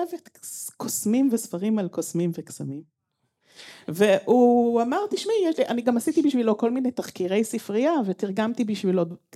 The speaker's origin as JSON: {"language": "Hebrew", "town": "Jerusalem", "region": "Jerusalem District", "country": "Israel", "tie": "born or raised there", "also_born_or_lived": "United States / England", "said": "אני ירושלמית, נולדתי וגדלתי בעיקר בירושלים, אבל אימא לבת אקדמית, שכל 4 שנים הייתה נוסעת לשנת שבתון בחול, וככה אני גדלתי בזיגזגים בין ישראל לבין ארצות הברית ואנגליה."}